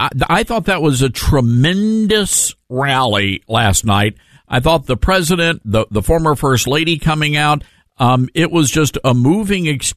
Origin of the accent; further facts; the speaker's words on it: Memphis, Tennessee, United States; now I am back in Memphis, my hometown. Of course, we're a deep blue part of Tennessee.